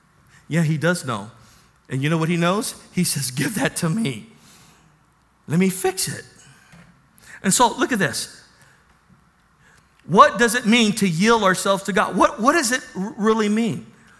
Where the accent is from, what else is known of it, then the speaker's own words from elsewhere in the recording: National City, California, United States; I grew up in National City, you know.